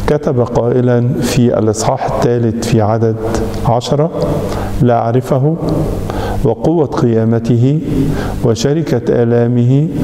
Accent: Egypt; عن حدودنا في بلادنا مصر

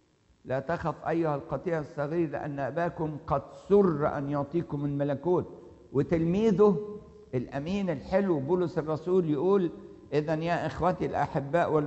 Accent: Egypt; احنا اصلا مصريين، لو رحنا بلد مثلا احنا هنا مهاجرين

